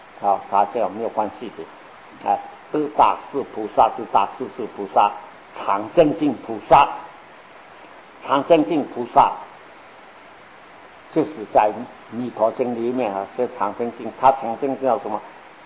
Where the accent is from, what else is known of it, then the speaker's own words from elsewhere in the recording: China; 他翻译过来，我们中国人叫没有德